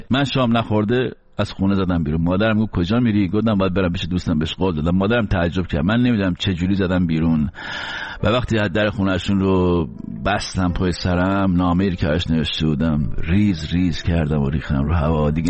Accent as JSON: {"language": "Persian", "country": "Iran", "moved": "yes", "said": "وقتی از ایران اومدم بیرون"}